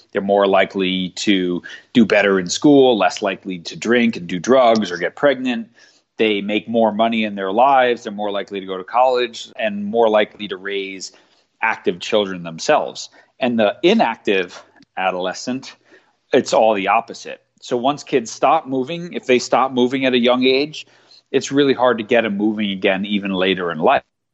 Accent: New York, United States; I've been involved in sport my whole life as a sort of multi-sport person growing up in New York

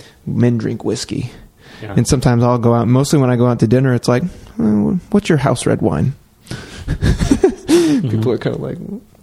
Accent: Oregon, United States; oh dude, I grew up on the Oregon coast.

